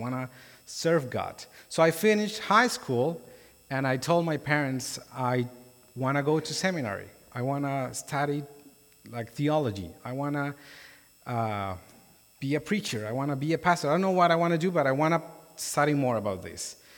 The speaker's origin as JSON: {"language": "English", "country": "Colombia", "tie": "born or raised there", "said": "So I come from Colombia. And I encountered Jesus when I was 14 years old. And I grew up in a Catholic, like pretty much all Colombians grew up in a Catholic context"}